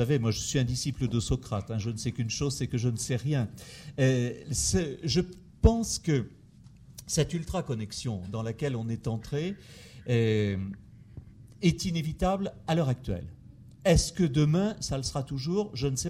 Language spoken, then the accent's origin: French; Saintes, Nouvelle-Aquitaine, France; moi je suis de Saintes, hein, donc je suis patoisant d'ici